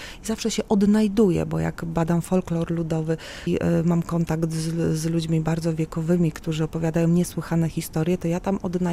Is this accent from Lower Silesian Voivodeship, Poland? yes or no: yes; Wrocław, Lower Silesian Voivodeship, Poland; born there; I ja, będąc urodzona na Dolnym Śląsku, wrocławianką z urodzenia